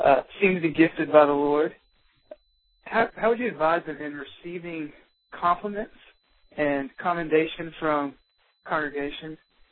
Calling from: Auburn, Alabama, United States; and I'm from Auburn, Alabama.

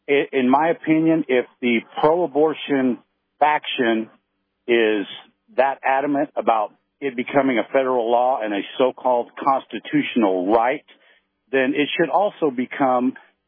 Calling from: Texas, United States; I'm calling from Texas

